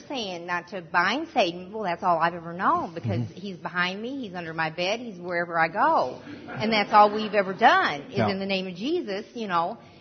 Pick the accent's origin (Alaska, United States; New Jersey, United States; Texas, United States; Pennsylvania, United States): Texas, United States; because I grew up in Texas in a Southern Baptist church